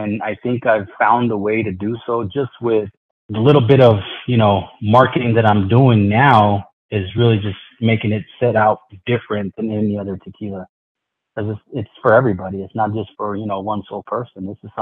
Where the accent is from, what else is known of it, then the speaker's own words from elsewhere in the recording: San Diego, California, United States; Well, since we're from San Diego, we started in San Diego, we're actually going to continuously grow out of San Diego.